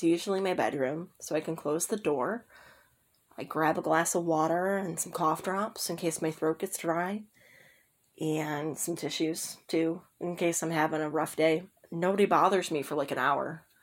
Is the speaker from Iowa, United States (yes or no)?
no; Westland, Michigan, United States; from Westland, Michigan.